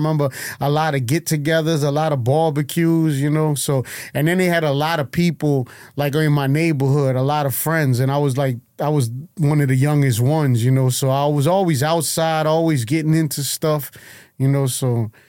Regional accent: New Orleans, Louisiana, United States; West Bank, New Orleans.

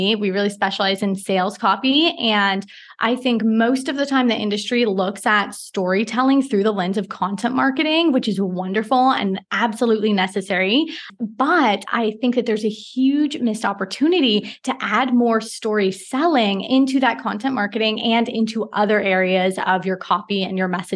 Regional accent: Portland, Oregon, United States; also born or lived in Singapore; now in Mauritius; Even though I'm from Portland, Oregon, we, before I started my business, had each a decade long career teaching in high profile international schools around the world.

